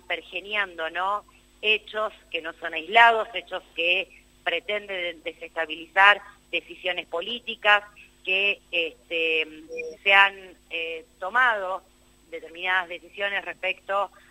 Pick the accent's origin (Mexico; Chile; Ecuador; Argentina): Argentina; como argentinos y argentinas tenemos que tener más que claro